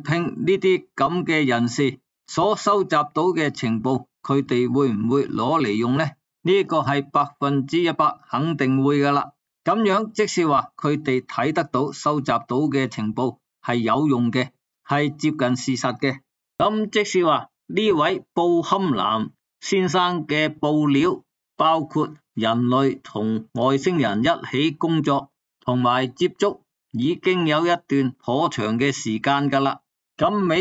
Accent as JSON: {"language": "Chinese", "country": "China", "said": "即是我们中国人叫做有遥视功能"}